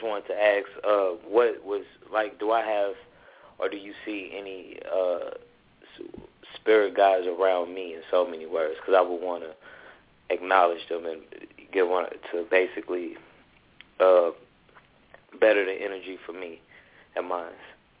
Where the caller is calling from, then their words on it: Tennessee, United States; I'm calling from Tennessee.